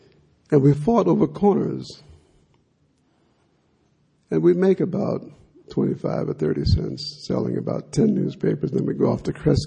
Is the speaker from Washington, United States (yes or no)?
no; South Bend, Indiana, United States; And I grew up in South Bend, on the streets of South Bend, Indiana. I was a street kid in many ways.